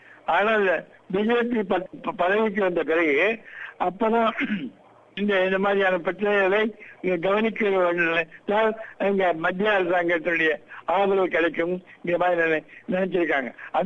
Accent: Tamil Nadu, India; India சேர்ந்தவன். India எனக்கு தெரிஞ்ச எந்த எந்த இடத்துல தெரியுங்கன்னார். தமிழ்நாடு என்னுடைய தாய்மொழி தமிழ்.

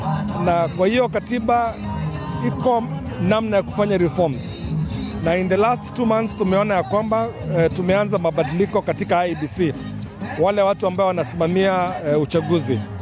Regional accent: Kenya; now in Australia; sisi ni wa Kenya

